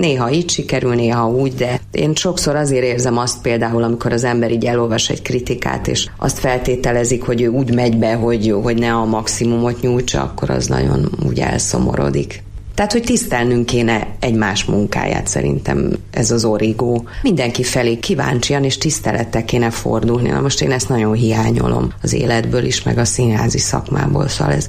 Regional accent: Budapest, Hungary; also born or lived in Kecskemét; én tőzsgyökeres budapesti vagyok, soha nem voltam vidéken.

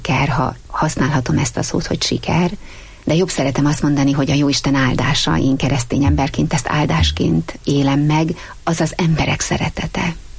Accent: Sátoraljaújhely, Borsod-Abaúj-Zemplén, Hungary; A férjemmel úgy terveztük az életünket, hogy Sátoraljá új helyen maradunk. Mind a ketten ott születtünk, ott volt és ott van a családunk

